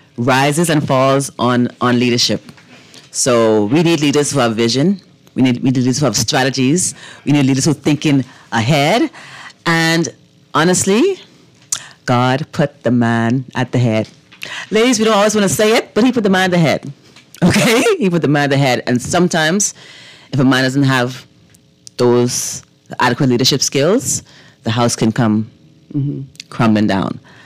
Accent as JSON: {"language": "English", "country": "Bahamas", "tie": "born or raised there", "said": "So we grew up in the Bahamas, right? Mm-hmm. We're a Christian nation. We've been to church."}